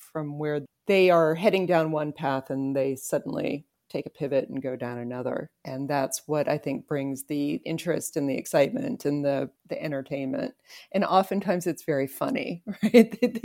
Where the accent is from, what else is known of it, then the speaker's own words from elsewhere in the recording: the South, United States; And so I wanted to really showcase each and every sort of person that I knew growing up in the South.